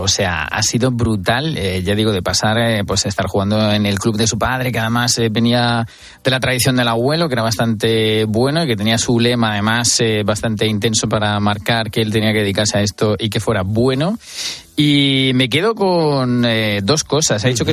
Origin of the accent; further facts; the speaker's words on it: Murcia, Region of Murcia, Spain; comento con gente de mi tierra es como, oye, que no se le olvide a los medios de comunicación decir que es de Murcia, del Palmar.